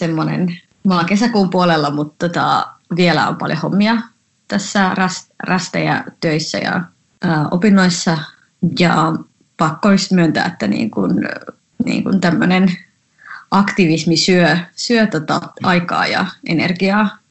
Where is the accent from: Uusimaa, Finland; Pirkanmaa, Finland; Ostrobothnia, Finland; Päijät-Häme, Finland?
Uusimaa, Finland; Helsinki; Mä oon helsinkiläinen sarjakuvan tekijä